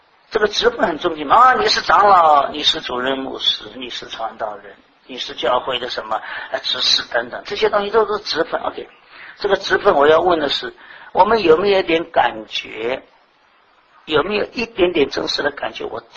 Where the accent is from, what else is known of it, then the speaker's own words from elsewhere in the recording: Shanghai, China; 就像我们上海人讲的空心大老官，是不是啊？